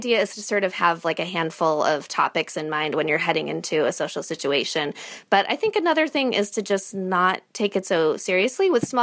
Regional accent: Illinois, United States; now in New Hampshire, United States; Well, I live in New Hampshire. Yeah, I'm from Illinois.

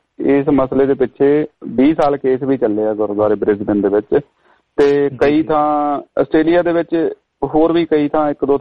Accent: Punjab, India; ਅਸੀਂ ਪੰਜਾਬ ਤੋਂ ਆਏ ਸੀ

